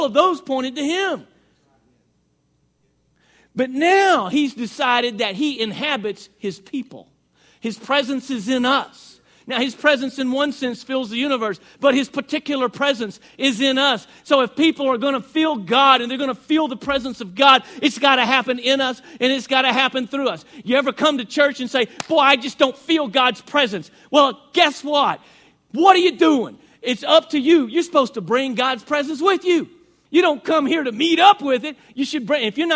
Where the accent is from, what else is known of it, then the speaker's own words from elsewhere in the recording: Rosebud, Arkansas, United States; also born or lived in Searcy; I'm back home in my hometown of Rosebud and then Searcy.